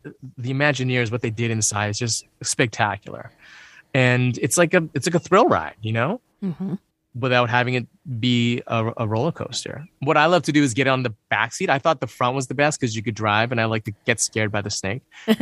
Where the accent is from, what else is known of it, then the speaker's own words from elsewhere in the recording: Midwest, United States; because you guys are in the Midwest as well. Mm-hmm. We're not from California.